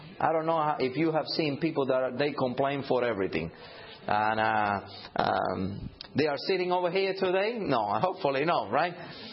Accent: Cuba; In fact, I'm from Cuba.

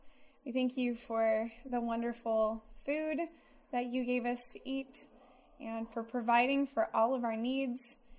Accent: Wichita, Kansas, United States; I grew up in Wichita, Kansas.

